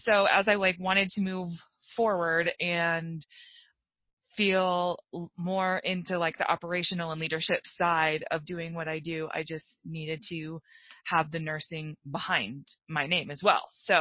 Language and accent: English; Colorado, United States; growing up in Colorado, you know, I love the mountains, but I haven't ever been near a beach